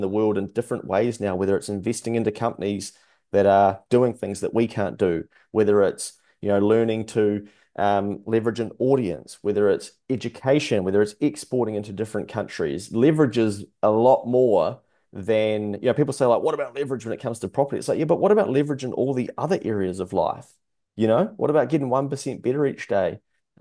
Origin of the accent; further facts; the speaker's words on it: Dannevirke, Manawatū-Whanganui, New Zealand; I grew up in Dannevirke, for instance